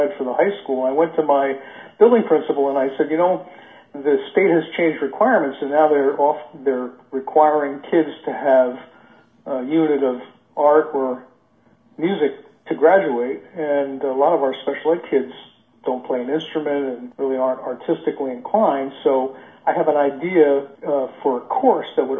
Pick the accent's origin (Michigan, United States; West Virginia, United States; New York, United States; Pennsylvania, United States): New York, United States; Hudson Valley; I have fond memories of WKBW in Buffalo, even though I grew up in the Hudson Valley.